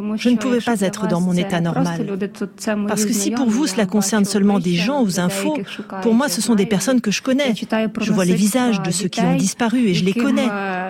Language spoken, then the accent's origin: French; Ukraine; French is a second language; now in France; toutes mes pensées sont en Ukraine, parce que là-bas, il y a mes proche, c'est ma terre natale.